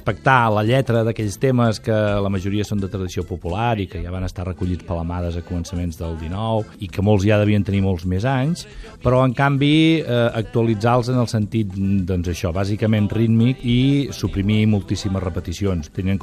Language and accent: Catalan; Valls, Catalonia, Spain; bueno, som tots de Valls, evidentment, ens coneixíem